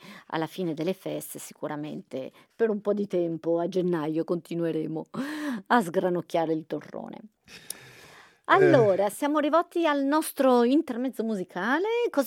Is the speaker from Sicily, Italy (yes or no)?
no; Piedmont, Italy; Io essendo piemontese sinceramente apprezzo molto quello della mia regione perché mi piacciono molto le nocciole.